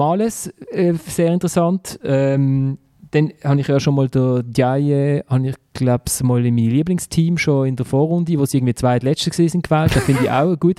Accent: Basel, Basel-Stadt, Switzerland; Ich finde, Pascal Schürpf mag ich halt einfach als Basler.

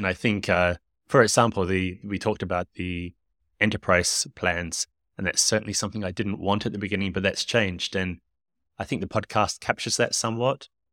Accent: New Zealand; first language English; also born or lived in Australia; Now, I'm from New Zealand originally, but I also spent a lot of time growing up in Australia.

